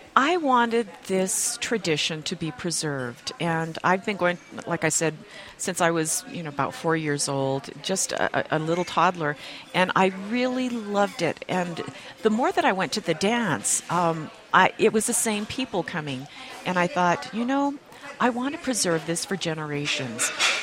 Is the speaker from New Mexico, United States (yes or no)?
yes; Santa Fe, New Mexico, United States; Well, I'm a Santa Fe girl. I was born and raised here in Santa Fe